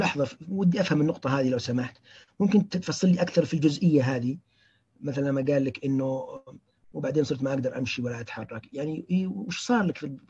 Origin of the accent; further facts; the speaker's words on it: Najd, Saudi Arabia; احنا بالعاميه عندنا في نجد نقول تكسير الكلام، يكسر الكلام